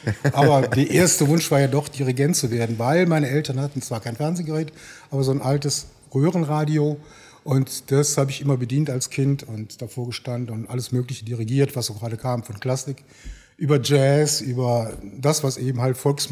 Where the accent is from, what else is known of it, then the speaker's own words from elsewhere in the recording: Neuss, North Rhine-Westphalia, Germany; also born or lived in Straelen; Also ich bin nicht hier in Neuss geboren, von daher bin ich ja auch nicht der Neusser schlechthin. Bin hier aufgewachsen zwar, aber geboren bin ich in Strahlen am Niederrhein, am schönen Niederrhein, Nachbarstadt von Venlo.